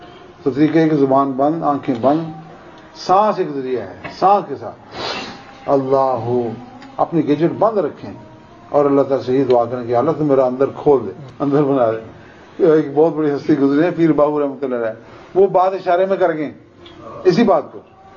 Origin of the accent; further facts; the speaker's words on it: Sialkot, Punjab, Pakistan; میں خود سیالکوٹ شہر کا رہنے والا نا، اس لیے میں سیالکوٹ کی بات ڈٹ کے کرتا ہوں.